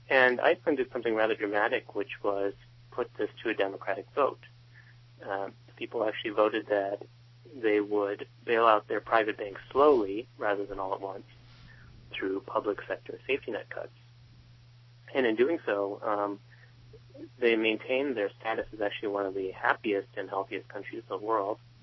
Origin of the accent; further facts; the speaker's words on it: San Francisco, California, United States; Yeah, I guess I'm from San Francisco.